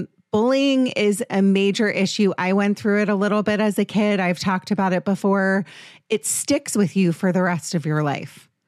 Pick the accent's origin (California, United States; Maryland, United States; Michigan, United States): Maryland, United States; Potomac; I'm from Maryland, just so you know. Shout out Potomac